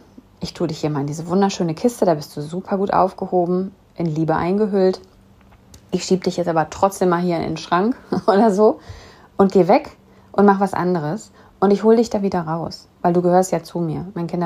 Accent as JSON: {"language": "German", "town": "Bochum", "region": "North Rhine-Westphalia", "country": "Germany", "said": "Ich komme ja aus Bochum"}